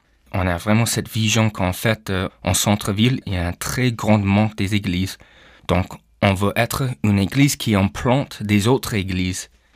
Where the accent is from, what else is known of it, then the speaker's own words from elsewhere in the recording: Canada; first language English; French is a second language; now in France; J'ai grandi au Canada et c'est un pays bilingue. Mais le problème, c'est que je parlais qu'anglais. J'ai appris un petit peu de français à l'école